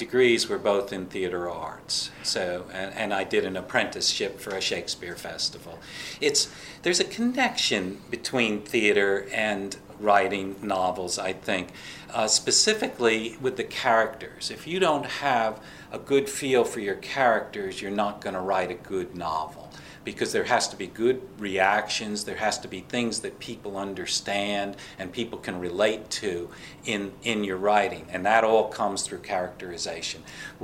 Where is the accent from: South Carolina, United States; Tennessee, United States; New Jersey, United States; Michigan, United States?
New Jersey, United States; East Orange; moved away as an adult; now in McLeansville, United States; Well, I grew up in East Orange, New Jersey, and came down here for a job in the mid-70s.